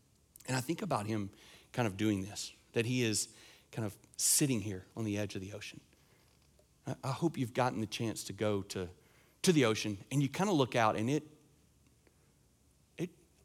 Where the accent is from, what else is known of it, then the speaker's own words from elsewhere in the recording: Tennessee, United States; I'm from Tennessee, God's country, as they call it.